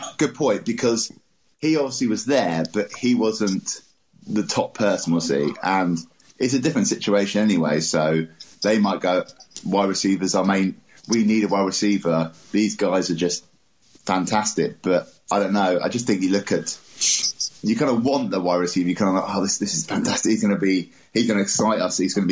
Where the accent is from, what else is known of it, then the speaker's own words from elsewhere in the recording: England, United Kingdom; I'm from England, by the way.